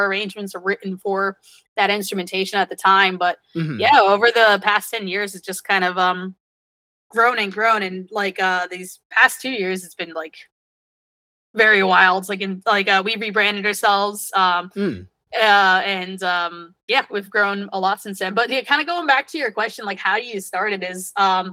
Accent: New Jersey, United States; It's a community orchestra in my home state of New Jersey.

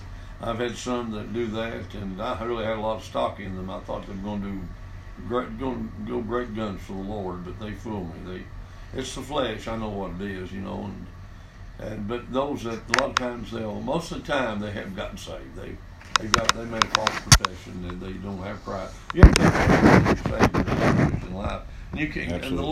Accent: Olive Hill, Kentucky, United States; I was born in Grand, Kentucky, down in East Kentucky, and down the mountains, and grew up down there, right outside of a little town called Olive Hill, Kentucky, but moved away from there after I got married

